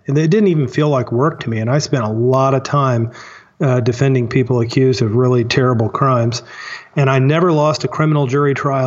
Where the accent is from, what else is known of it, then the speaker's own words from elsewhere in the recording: Springfield, Missouri, United States; Well, thank you for asking. I grew up in Springfield, Missouri, and my dad was a lawyer when I was growing up